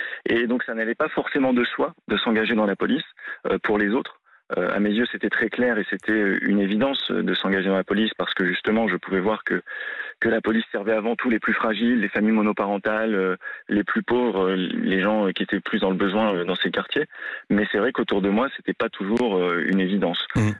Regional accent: North, France; Alors, mon père est né au Maroc, ma mère en Algérie. Ils sont arrivés en France enfants. Donc, moi, je suis né en France, dans le nord de la France. J'ai toujours grandi en France. Je n'ai connu que ce pays.

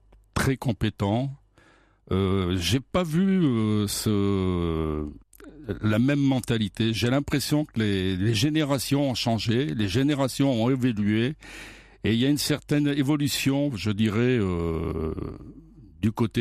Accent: Grenoble, Auvergne-Rhône-Alpes, France; je voulais pas quitter Grenoble, je voulais rester sur Grenoble, je voulais pas, voilà, je suis quelqu'un de Grenoble et je voulais pas quitter le Grenoble.

